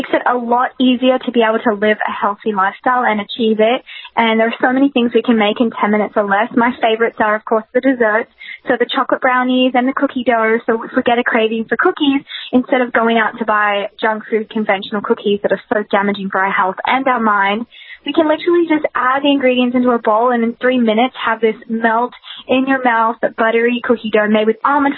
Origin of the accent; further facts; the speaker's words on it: Australia; And remember, I grew up in Outback Australia, so we are just like very simple people.